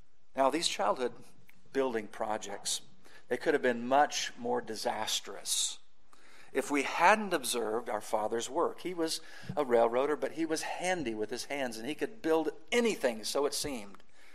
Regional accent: Kansas, United States; I'm a farm boy, born and bred in the Briar Patch of Kansas, and it's a beautiful place.

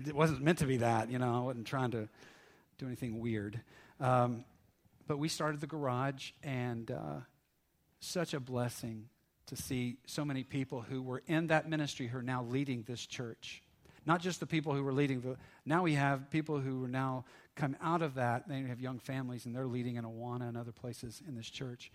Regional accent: Canova, United States; now in Fort Wayne, United States; I'm a senior pastor from Columbia City, Indiana. I live in Fort Wayne. I grew up on Pine Street, right here in Canova.

